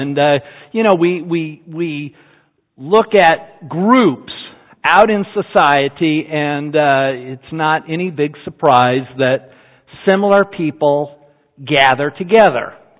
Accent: Utah, United States; I'm from Utah, and, you know, grown up in Utah

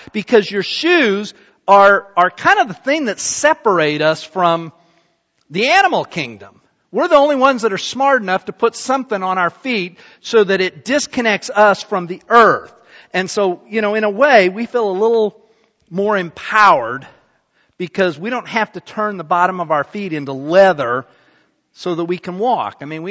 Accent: Utah, United States; You know, when I was a kid growing up in Utah, we'd go up in the mountains

